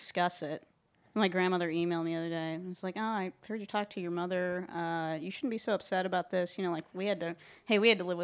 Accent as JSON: {"language": "English", "region": "California", "country": "United States", "said": "no, I'm from California."}